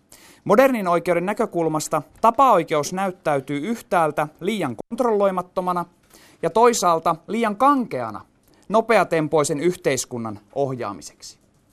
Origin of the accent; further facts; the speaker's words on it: Varkaus, North Savo, Finland; born there; now in Joensuu, Finland; vaikka mä vaikutan tällä hetkellä Joensuussa, niin mä olen syntyisin Varkaudesta